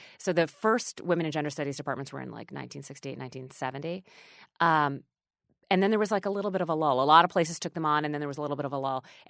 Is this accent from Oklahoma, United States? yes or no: no; North Dakota, United States; so I grew up in North Dakota. We had one abortion clinic and it was in Fargo. It wasn't far from where I lived.